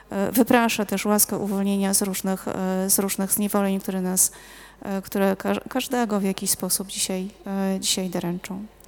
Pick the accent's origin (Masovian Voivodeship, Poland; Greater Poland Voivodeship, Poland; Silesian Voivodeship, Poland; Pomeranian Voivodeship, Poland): Silesian Voivodeship, Poland; Ruda Śląska; ja jestem w ogóle z Rudy Śląskiej i dla mnie to jest ważne, że tu jestem, ja słyszę troszeczkę, nie wiem, czy wy się poczuwacie jako Ślązacy, ale ja mam takie poczucie trochę, że jest taki akcent swój, dla mnie swój.